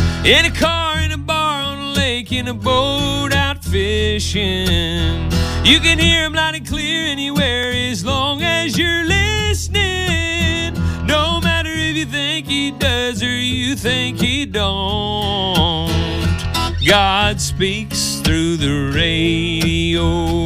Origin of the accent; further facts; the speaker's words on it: Cherry Valley, Illinois, United States; We spent some time at my literal spot where I grew up in Cherry Valley, Illinois today, and let the kids hang out at the park I grew up at.